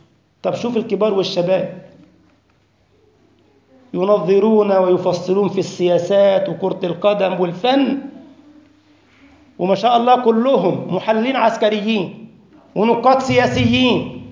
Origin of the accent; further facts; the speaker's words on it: Egypt; أعرف أخ لي طبيب ورئيس قسم جراحة في مستشفى جامعي عندنا في مصر